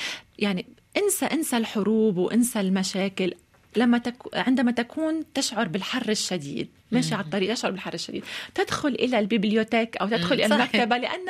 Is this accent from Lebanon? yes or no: yes; Lebanon; نستطيع كلبنانيين ولبنانيات الذهاب إلى والاستعانة بالكتب